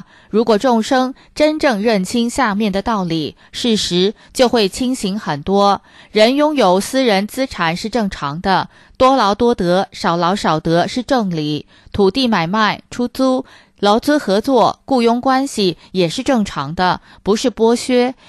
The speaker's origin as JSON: {"language": "Chinese", "country": "China", "said": "所以马克思主义是放之四海而皆准的普遍真理，是对我们中国人最大的欺骗。"}